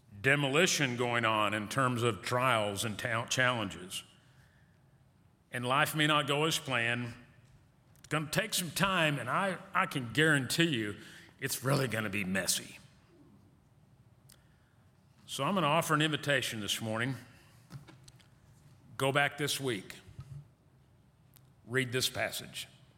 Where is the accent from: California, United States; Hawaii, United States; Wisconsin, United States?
Wisconsin, United States; When I grew up in Wisconsin, I grew up with the Azarian brothers.